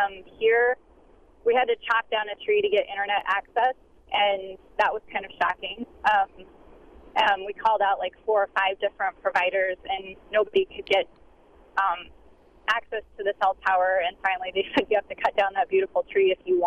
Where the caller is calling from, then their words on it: Cascade, Wisconsin, United States; also born or lived in Pacific Northwest; My family, my husband and two kids, and I moved back to Wisconsin from the Pacific Northwest with an interest in opening up a farm-to-table kind of cooking school.